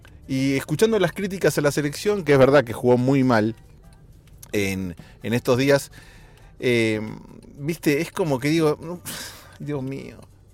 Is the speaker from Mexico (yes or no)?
no; Argentina; en Argentina, mi país de origen